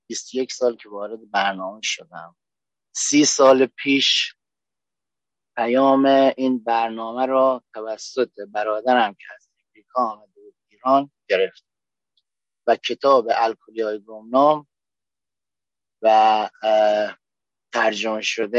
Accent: Kerman, Iran; من از امریکا نیستم، من بچه ایران هستم، ایرانی هستم و اهل شهر کرمان هستم

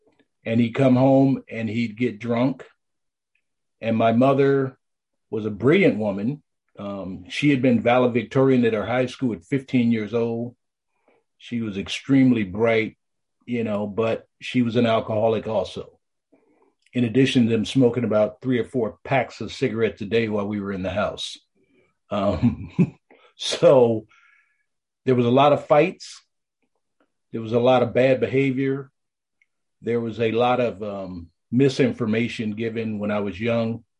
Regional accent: Oakland, California, United States; also born or lived in East St. Louis; Okay, so I was born in East St. Louis, Missouri, and it must be some East thing going on because I was raised in East Oakland in California.

